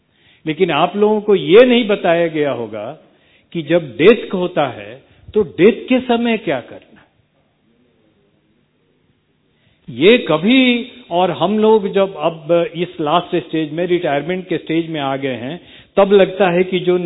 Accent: Bihar, India; मैं बिहार से आया हूँ। बिहार में एक जिला है जहानाबाद।

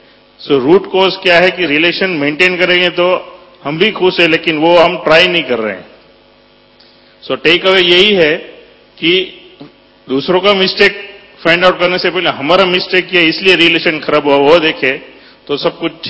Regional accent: Rajkot, Gujarat, India; मैं राजकोट गुजरात से आया हूं

